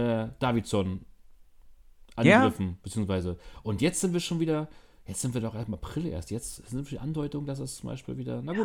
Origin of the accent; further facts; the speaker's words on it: East Germany, Germany; Ja, das sagt mir doch als Ossi nix.